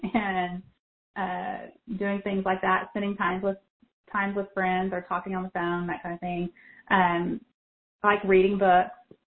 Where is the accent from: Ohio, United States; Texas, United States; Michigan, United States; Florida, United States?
Texas, United States; moved away as an adult; Well, I'm originally from Texas, definitely the South. I was there my whole life until just about a year ago.